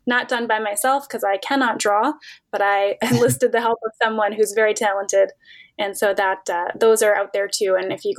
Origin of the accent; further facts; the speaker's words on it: Canada; now in United States; I'm Canadian and I'm American now. I'm a dual citizen, but I'm originally from Canada, and I am able to get home, you know, to do events in Ontario fairly regularly